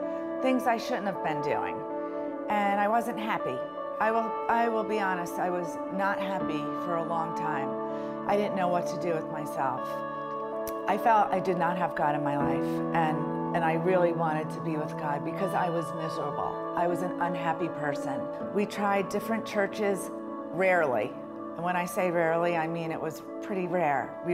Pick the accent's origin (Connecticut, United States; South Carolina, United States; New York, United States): New York, United States; moved away as an adult; I'm from New York. My husband and I moved down here 15 years ago.